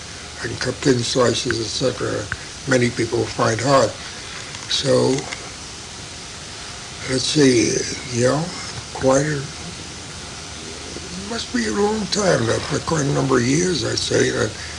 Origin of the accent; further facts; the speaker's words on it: Bronx, New York, United States; We had a store in the Bronx, and then we came from the Bronx. I was about 10. Now wait a minute. From the Bronx, I think we went to Lenox Avenue.